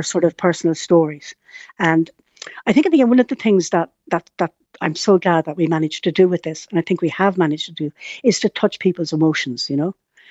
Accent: New Ross, Leinster, Ireland; Because I'm from New Ross, County Wexford.

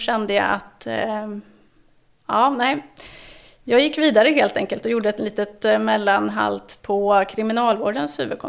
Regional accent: Sweden; de östra regionerna där av Sverige är ju min hemort.

